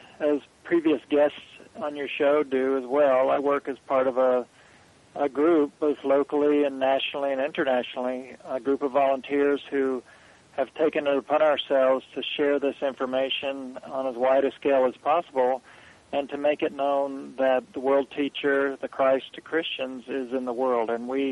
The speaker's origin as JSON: {"language": "English", "region": "North Carolina", "country": "United States", "tie": "born or raised there", "said": "Well, I grew up Protestant Methodist in North Carolina."}